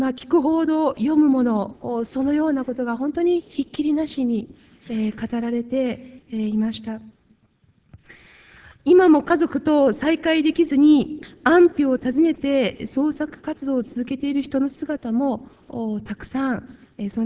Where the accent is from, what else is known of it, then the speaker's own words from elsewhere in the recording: Kanagawa, Japan; 関東地方、私の実家は神奈川ですけれども